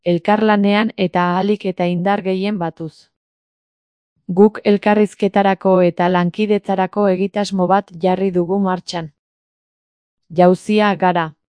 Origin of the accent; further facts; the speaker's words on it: Santurtzi, Basque Country, Spain; first language Spanish; Basque is a second language; Mamarigakoa naiz Santurtziko auzo batekoa. Txikitan etzen euskararik entzuten gure herriko kaleetan.